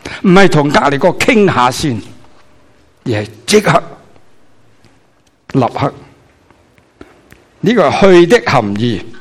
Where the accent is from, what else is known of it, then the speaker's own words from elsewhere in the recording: Guangdong, China; accent: Cantonese; 一对出来呢就是我们广东话来的，那个字就是我们用的说话